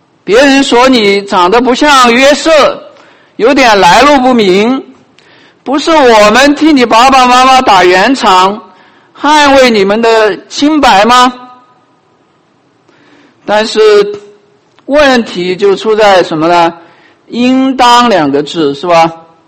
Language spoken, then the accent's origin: Chinese; Sichuan, China; 那我是个四川人，在四川的时候，我会接触到一些广安人，